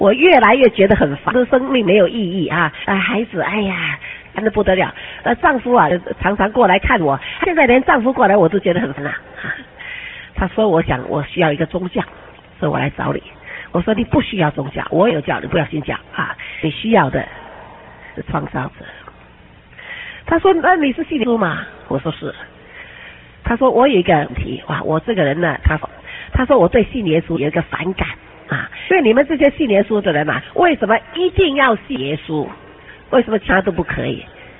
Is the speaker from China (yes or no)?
yes; China